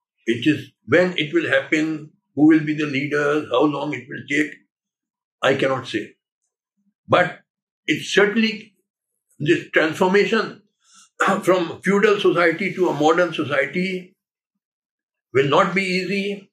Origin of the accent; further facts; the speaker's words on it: Allahabad, Uttar Pradesh, India; also born or lived in Madras; I'm originally from Allahabad. I was a judge in Allahabad, but then I was sent as Chief Justice of Madras High Court.